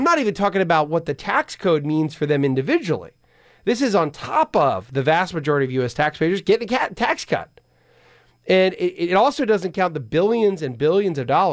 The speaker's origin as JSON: {"language": "English", "region": "Pennsylvania", "country": "United States", "said": "my home state of Pennsylvania, and my alma mater state, North Carolina, Tar Heel country."}